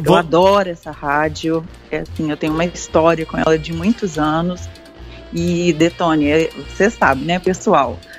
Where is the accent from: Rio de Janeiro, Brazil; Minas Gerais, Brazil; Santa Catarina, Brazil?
Minas Gerais, Brazil; Contagem; mas eu sou de Contagem, eu moro em Contagem.